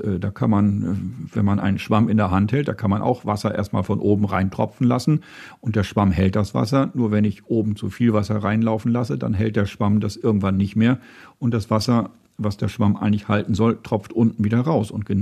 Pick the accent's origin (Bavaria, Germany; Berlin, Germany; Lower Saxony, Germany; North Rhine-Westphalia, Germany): Lower Saxony, Germany; denn ich erlebe das ganz persönlich in meiner Heimat, im Emsland.